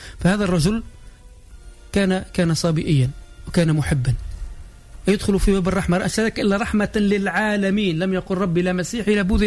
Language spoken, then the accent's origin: Arabic; Tunisia